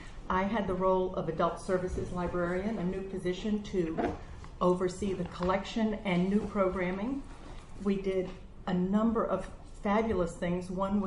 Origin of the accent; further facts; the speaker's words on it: New York, United States; now in Boston, United States; When I finished college, I came from New York, but my roots are Richmond, Virginia. I moved to Boston and went to Simmons.